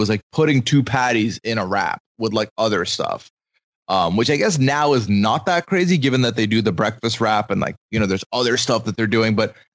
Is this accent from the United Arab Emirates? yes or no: yes; Dubai, United Arab Emirates; born and raised in Dubai, Dubai is kind of like a melting pot of humanity.